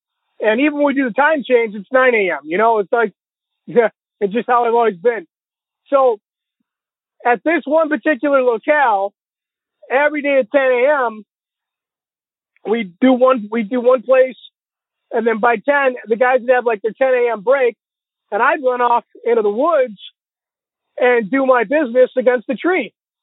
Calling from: Illinois, United States; That's not my real name. I'm from Illinois.

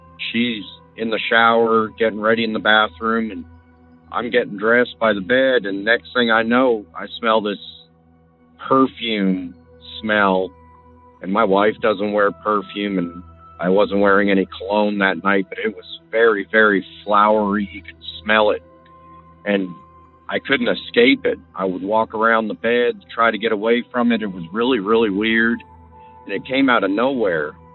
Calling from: Oklahoma, United States; I'm from Oklahoma right now.

